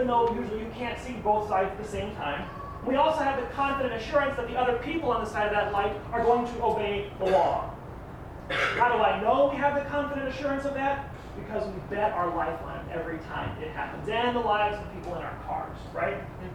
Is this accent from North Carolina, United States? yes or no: no; Louisiana, United States; I remember this one time I was driving from Louisiana to Texas with my grandmother, my brother. I'm from Louisiana.